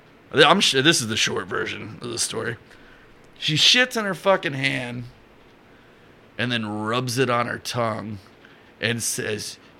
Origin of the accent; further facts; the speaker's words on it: Columbia, South Carolina, United States; And the guy that owned the pizza place was from Columbia, South Carolina, my hometown.